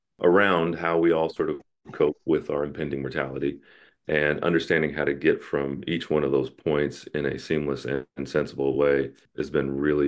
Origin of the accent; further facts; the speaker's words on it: Portland, Oregon, United States; we wrote and performed sketch comedy in the mid-2000s, and we grew up together in Portland, Oregon.